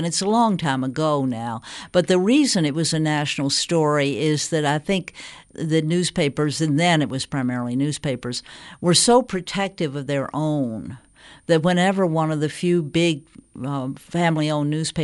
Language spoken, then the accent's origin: English; Southern United States, United States; Even all these years later, the question of whether being a Southerner disables me, and to some degree, there certainly is a threat of that.